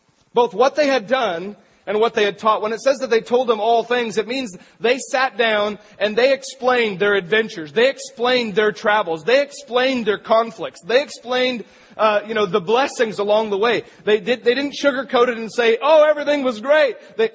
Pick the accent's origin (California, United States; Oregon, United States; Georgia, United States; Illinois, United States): Oregon, United States; Astoria; they went to Astoria, Oregon, my hometown, and they spent all day logging.